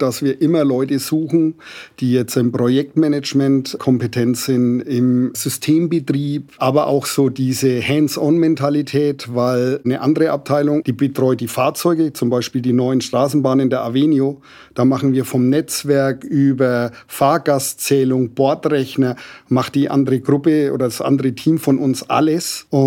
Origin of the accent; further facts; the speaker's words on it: Nuremberg, Bavaria, Germany; born there; als gebürtiger Nürnberger